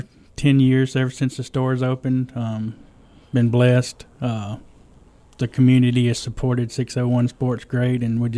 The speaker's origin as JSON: {"language": "English", "town": "Brookhaven", "region": "Mississippi", "country": "United States", "tie": "born or raised there", "said": "Yeah, so I'm from Brookhaven. I've been here all my life. I'm out live out at Lloyd Starr. Graduated Lloyd Starr. Pretty much been in Brookhaven all my life."}